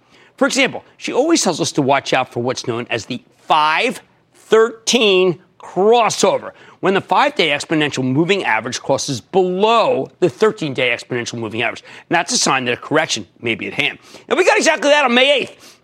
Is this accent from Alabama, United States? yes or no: no; New Jersey, United States; Now I need to speak to Eileen in my home state of New Jersey.